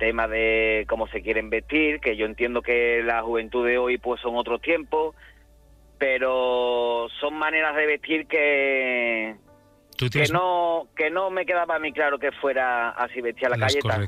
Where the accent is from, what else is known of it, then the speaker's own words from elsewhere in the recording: Seville, Andalusia, Spain; Nosotros somos de Sevilla.